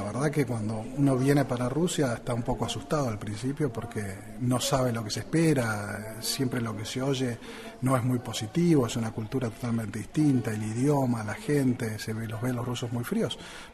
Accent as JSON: {"language": "Spanish", "region": "Buenos Aires", "country": "Argentina", "said": "No, venimos de Buenos Aires, que son muy altas."}